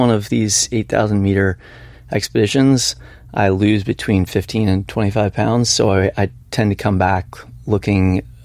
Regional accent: Colorado, United States; I did like hiking. I grew up in Colorado

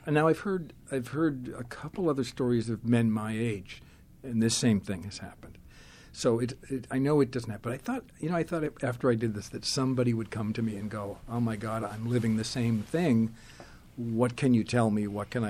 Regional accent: Massachusetts, United States; I grew up Catholic in Massachusetts.

